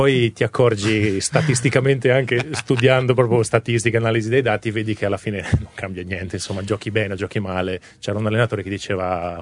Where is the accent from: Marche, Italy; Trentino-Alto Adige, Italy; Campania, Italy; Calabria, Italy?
Trentino-Alto Adige, Italy; Allora sì, conosco tanti trentini così, io non sono un trentino così, senza ombra di dubbio. Come non lo è Alessandra, mia moglie, insomma, ci piace girare, vedere nuovi posti.